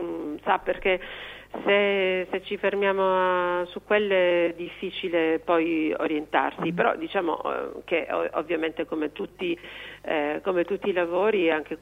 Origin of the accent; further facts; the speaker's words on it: Palermo, Sicily, Italy; Io sono palermitana.